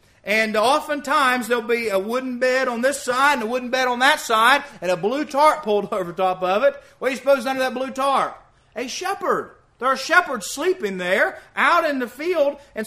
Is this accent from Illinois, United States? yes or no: no; West Virginia, United States; And I grew up in the country, and I grew up in West Virginia, up in the country, and we didn't even have visitors very often.